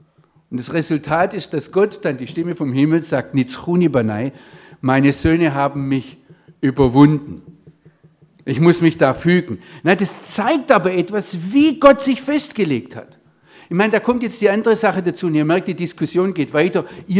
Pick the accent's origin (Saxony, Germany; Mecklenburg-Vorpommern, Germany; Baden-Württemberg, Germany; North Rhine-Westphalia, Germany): Baden-Württemberg, Germany; accent: Swabian; ich schwätze kein Schweizerdeutsch, aber ich freue mich, wenn ich das Gefühl habe, ich darf ins Schwäbische überschnappen und man versteht mich trotzdem.